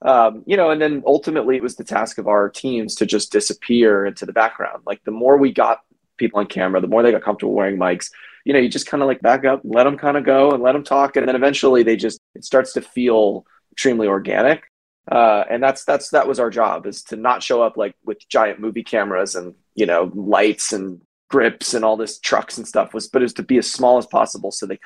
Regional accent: Georgia, United States; for me was like, I'm from Georgia.

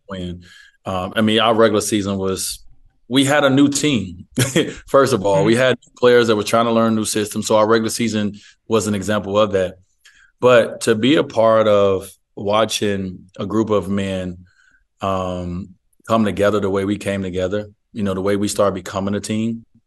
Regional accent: United States; I'm the minority as an American.

